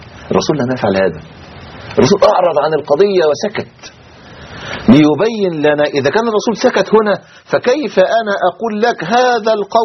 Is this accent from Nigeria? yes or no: no; Egypt